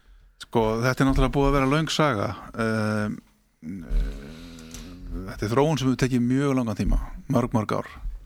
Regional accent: Akranes, Western Region, Iceland; Já, eða minn heimabær.

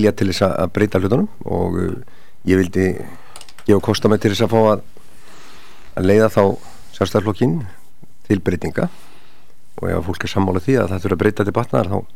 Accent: Reykjavík, Capital Region, Iceland; Ég er nú alinn upp í Árbænum og hérna hluti síðan því ég var 12 ára í Vesturbæn.

